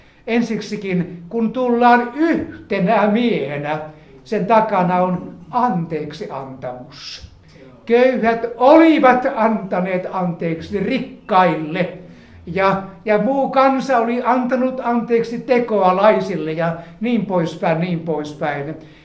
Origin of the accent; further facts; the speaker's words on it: Hankasalmi, Central Finland, Finland; Ja meillä Hankasalmella me oltiin niin lain alla oleva seurakunta, että pienet pojatkin antoivat kymmenykset.